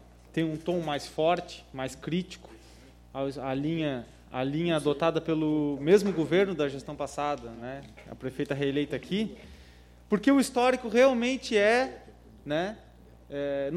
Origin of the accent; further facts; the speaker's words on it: Rio Grande do Sul, Brazil; Eu me criei no Banhado Estreito pescando camarão de saquinho de cebola, brincando lá com 10 anos de idade.